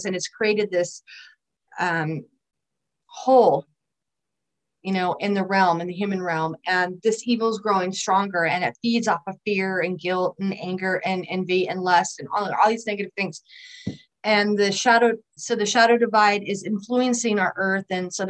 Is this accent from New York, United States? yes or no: no; California, United States; a little girl who lives in Los Angeles of all places, because I'm from Southern California. But at the time I started writing it, I was living in New Hampshire